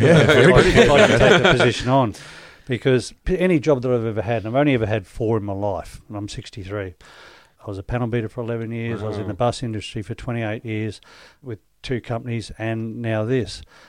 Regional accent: Mansfield, Victoria, Australia; I was from Northeast Victoria, from Mansfield

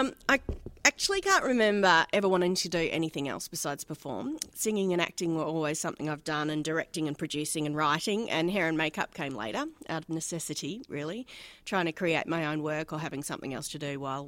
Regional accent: Melbourne, Victoria, Australia; also born or lived in Sydney; I grew up in Melbourne and pretty much worked here right until I was in my 20s, and then I went to Sydney for a while and then came back before I went overseas.

